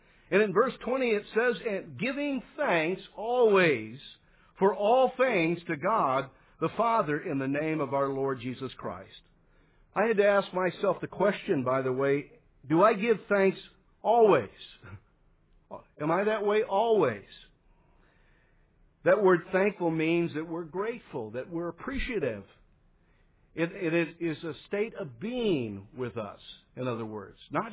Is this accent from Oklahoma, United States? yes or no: yes; Oklahoma, United States; I'm like many of you. I grew up in America. You know, I grew up in Oklahoma.